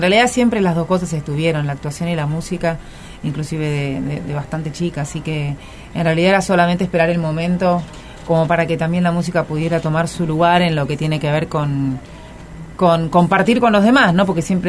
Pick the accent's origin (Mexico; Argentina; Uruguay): Argentina; Bueno, será porque soy argentina, entre otras cosas.